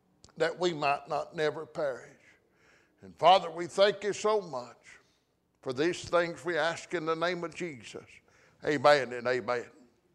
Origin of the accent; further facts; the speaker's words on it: the South, United States; born there; I've been born in America, and I was born in the South.